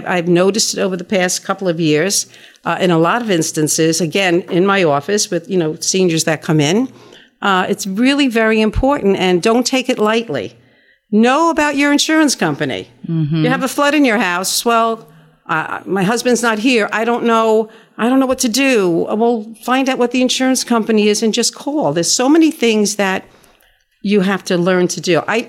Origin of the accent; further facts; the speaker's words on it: New Rochelle, New York, United States; I come from New Rochelle.